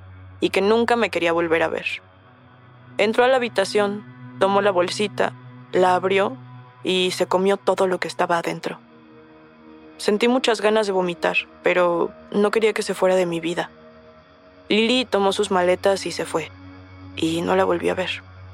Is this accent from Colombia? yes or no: no; Mexico; now in San Antonio, United States; Los dos vivimos en San Antonio, Texas, y creo que eso nos volvió muy unidos, porque ninguno de los dos somos de ahí. Yo soy mexicano y ella es argentina.